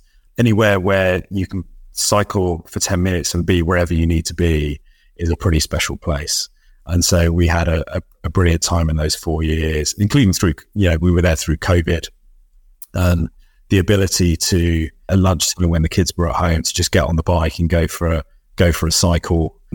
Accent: London, United Kingdom; 10 years old, growing up in Northwest London

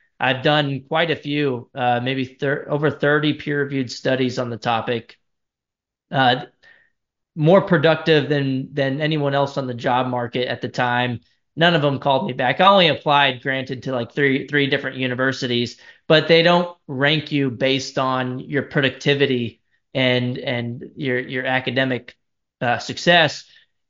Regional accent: San Antonio, Texas, United States; For myself, I grew up in San Antonio, Texas. I live here now as well.

